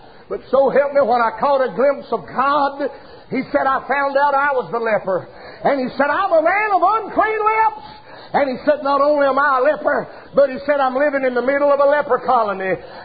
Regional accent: Saluda, South Carolina, United States; When I was a little boy in my hometown of Saluda, my home church of Friendship Baptist, and in the home school of Saluda Grammar School

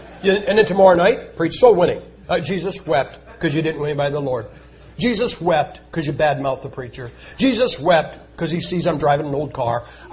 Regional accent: Massillon, Ohio, United States; I'm from Massillon, Ohio. Massillon, Ohio is where football got its start.

